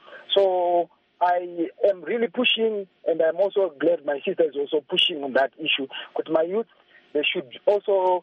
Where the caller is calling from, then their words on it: Kadoma, Mashonaland West, Zimbabwe; I'm calling from Kadoma Zimbabwe